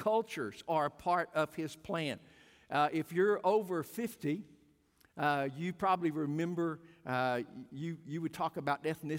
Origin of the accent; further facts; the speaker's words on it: Arkansas, United States; I was raised in South Arkansas, was a very racially divided area. I grew up in an era when, of course, there was the whites and the blacks and all colors were divided.